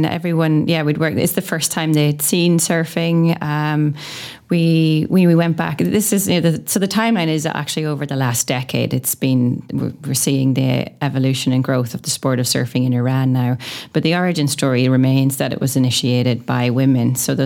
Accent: Rosnallen, Ulster, Ireland; when I was a child growing up in Rosnallen, Donegal.

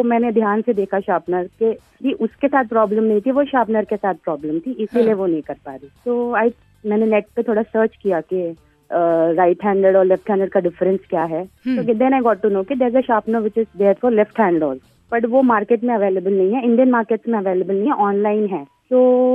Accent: Mumbai, Maharashtra, India; मैं बेसिकली मुंबई से हूँ

